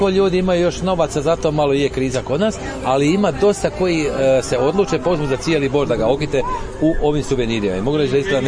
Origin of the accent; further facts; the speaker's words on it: Nova Gradiška, Brod-Posavina County, Croatia; A pošto je kod nas u Novoj Gradiški postao jedan medičar.